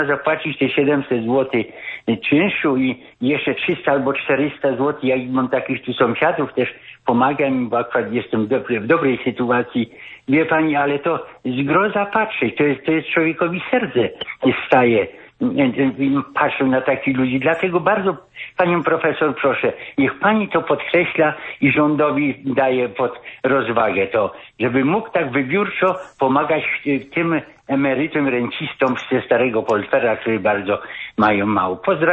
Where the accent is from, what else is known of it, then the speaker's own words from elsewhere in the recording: Gdańsk, Pomeranian Voivodeship, Poland; U nas w Gdańsku, pamiętam, 3 lata temu nasz prezydent